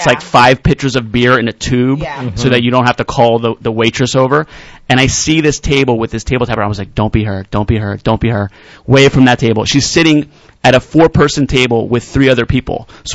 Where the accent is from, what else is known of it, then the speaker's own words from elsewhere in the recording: New Jersey, United States; New Jersey.